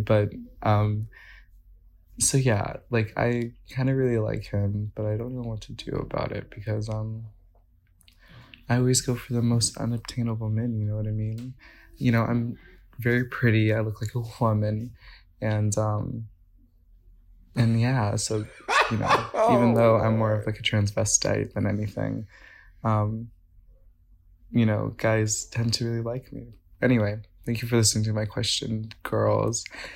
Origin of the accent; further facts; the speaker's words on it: Gainesville, Florida, United States; I'm from Gainesville, Florida.